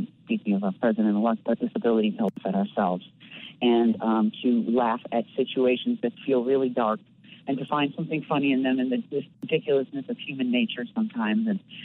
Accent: Dolton, Illinois, United States; Yeah, I'm from Dalton, which is on the south side. And, you know, my family is all still here living in the city, and, you know, we're a couple of generations Chicagoans.

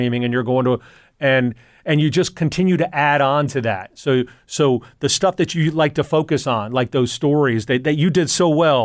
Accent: Memphis, Tennessee, United States; And in growing up in Memphis and my kids were born here, I missed a lot with them.

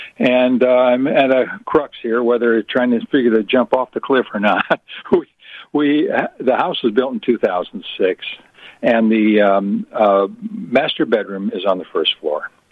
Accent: Park Ridge, Illinois, United States; also born or lived in Seattle; Well, I grew up here. I'm from Park Ridge originally, and I'm 81 now.

